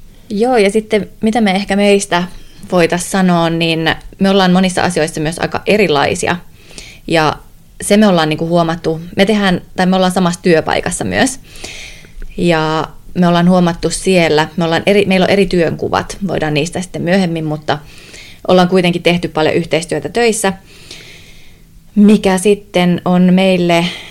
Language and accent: Finnish; Jyväskylä, Central Finland, Finland; born there; mä asun meidän synnyin paikkakunnalla Jyväskylässä.